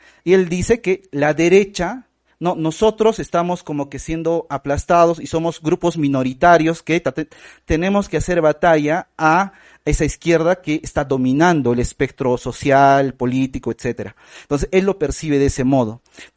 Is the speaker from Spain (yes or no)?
no; Peru; Acá en mi país, en Perú, por ejemplo